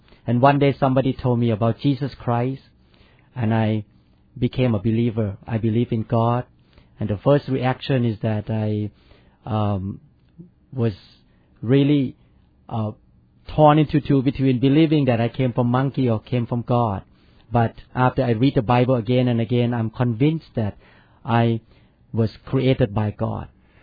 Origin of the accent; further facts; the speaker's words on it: Bangkok, Thailand; English is a second language; I was born in Bangkok, Thailand, and I grew up as a non-Christian.